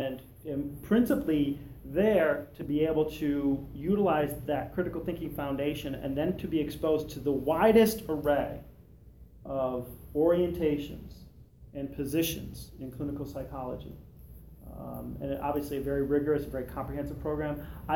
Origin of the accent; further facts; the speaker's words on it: Wisconsin, United States; also born or lived in Indiana; I grew up in Wisconsin, and it was my senior year in high school where I took several psychology classes